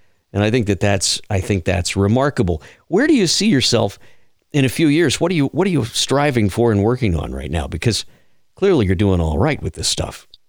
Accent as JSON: {"language": "English", "region": "Texas", "country": "United States", "tie": "born or raised there", "said": "I grew up down in South Texas, live in Georgia now"}